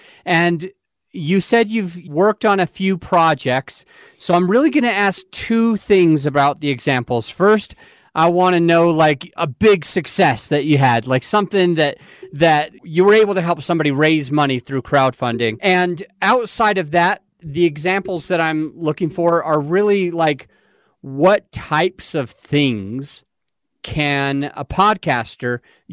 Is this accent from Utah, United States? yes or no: yes; Utah, United States; We're not related, I don't think, but we are both from Utah originally, right, Dylan?